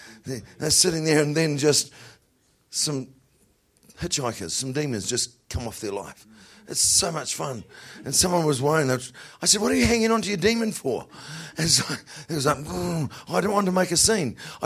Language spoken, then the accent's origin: English; New Zealand; accent: New Zealand; first thing I had to do there was pray the gift of interpretation on them so they would understand my New Zealand accent.